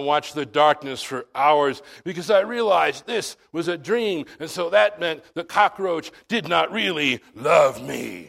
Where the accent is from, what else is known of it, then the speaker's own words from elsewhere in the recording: Brooklyn, New York, United States; When I was a kid growing up in Brooklyn in the 60s, everybody thought we brought the cockroaches with us.